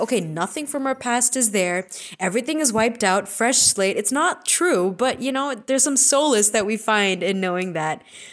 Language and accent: English; India; besides we're Indian postgrads